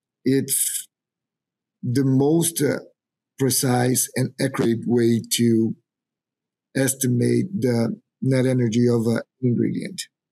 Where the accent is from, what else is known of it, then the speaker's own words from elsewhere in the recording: Brazil; English is a second language; now in United States; I'm originally from Brazil. I spent 13 years down there in the industry across Brazil, Paraguay, and Argentina. And now I'm pursuing my PhD in Iowa State. So I came in here in 2024